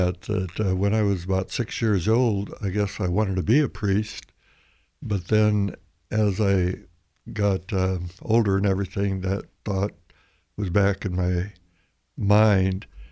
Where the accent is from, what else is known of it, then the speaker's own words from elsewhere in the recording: Nebraska, United States; I remember 13 years growing up in Nebraska, and then next 12 years being in the seminary, and then being ordained at age 25.